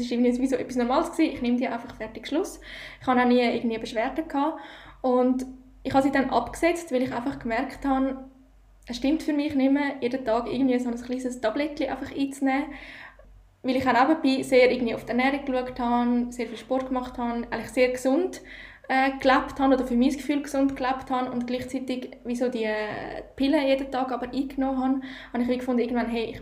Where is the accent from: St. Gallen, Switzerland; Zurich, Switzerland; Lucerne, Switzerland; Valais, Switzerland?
Zurich, Switzerland; Ich komme aus der Region Zürich.